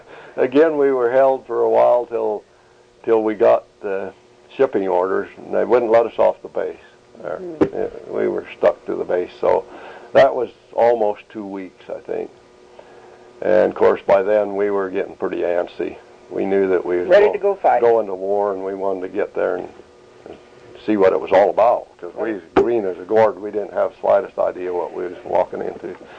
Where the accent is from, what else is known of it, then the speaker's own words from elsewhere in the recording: Bear River City, Utah, United States; and I was from Utah at the time, Bear River City.